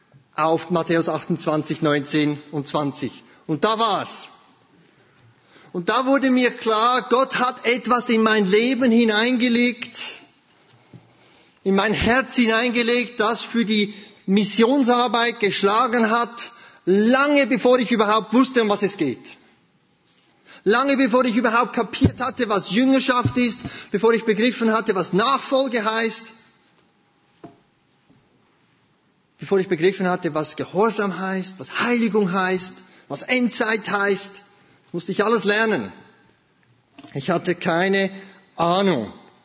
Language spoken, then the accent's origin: German; Switzerland; Ich bin zwar in der Schweiz dreisprachig aufgewachsen, habe aber bis zu meinem 16. Lebensjahr nie etwas vom Evangelium gehört